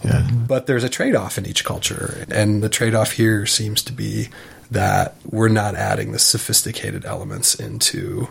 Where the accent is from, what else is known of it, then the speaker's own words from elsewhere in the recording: Netherlands; also born or lived in Bozeman, United States; You know, I'm from the Netherlands. I grew up between Bozeman and the Netherlands my whole life.